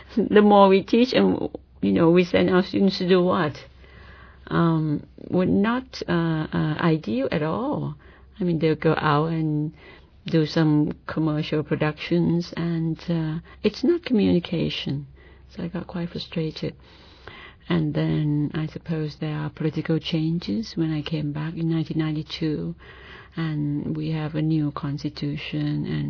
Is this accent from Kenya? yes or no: no; Thailand; English is a second language; I come from Thailand and I teach there.